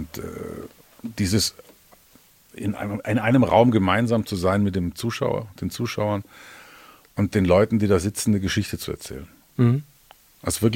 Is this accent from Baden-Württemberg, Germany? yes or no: yes; Stuttgart, Baden-Württemberg, Germany; also born or lived in Hamburg, Germany; ich bin groß geworden in Stuttgart, ja, war zwischendurch 3 Jahre im Internat am Bodensee, dann war ich in Hamburg auf der Schauspielschule, dann Trier, Bern, Tübingen, Saarbrücken, da war ich zuletzt am Staatstheater